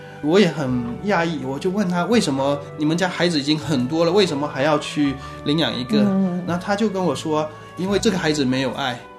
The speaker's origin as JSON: {"language": "Chinese", "country": "China", "tie": "born or raised there", "lives_now": "United States", "said": "因为我妈妈是基督徒，但是我从小在国内长大，"}